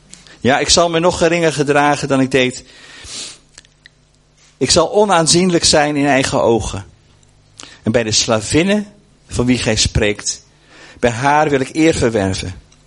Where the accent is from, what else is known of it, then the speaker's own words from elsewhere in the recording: Netherlands; We zijn een beetje stijf geworden als Hollanders.